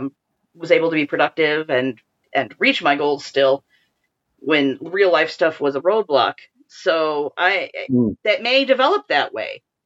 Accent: Illinois, United States; moved away; like when I came from Illinois, you would drive through the country and there'd be a little town here, a little town there.

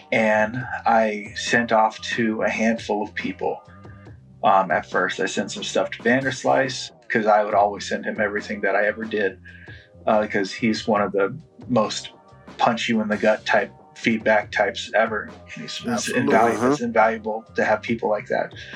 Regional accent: Seattle, Washington, United States; So I'm from Seattle.

